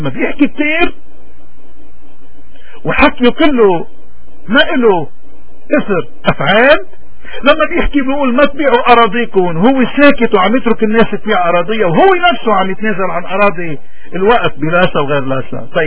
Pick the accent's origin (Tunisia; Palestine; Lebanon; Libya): Lebanon; نحن اصدقائنا نفهم عليهم بيتفهموا معنا، بس اصدقائنا نحن وقت اللي بتكون مصلحتنا كلبنانيين ومصلحته نحن ما فينا الا ناخد مصلحتنا.